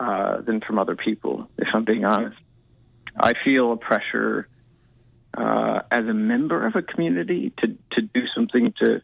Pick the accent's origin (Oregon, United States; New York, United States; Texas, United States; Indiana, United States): Texas, United States; it only takes me thinking a bit about myself growing up in Texas and what that felt like